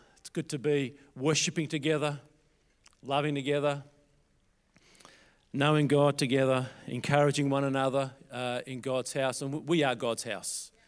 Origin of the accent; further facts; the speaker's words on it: Melbourne, Victoria, Australia; I grew up in the Russian Orthodox here in Melbourne, Russian Orthodox Church here in Melbourne. My parents were Russian. Their parents were Russian.